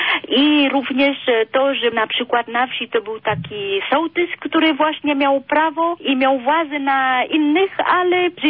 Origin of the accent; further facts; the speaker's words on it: Vietnam; Urodziłam się w takiej miejscowości i spokojnej i zanim wojna wybuchła.